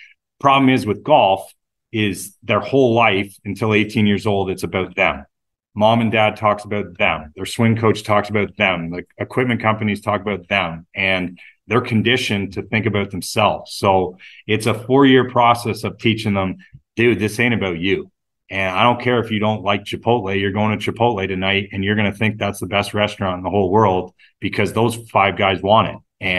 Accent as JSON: {"language": "English", "region": "Ontario", "country": "Canada", "tie": "born or raised there", "said": "That was my hometown. I grew"}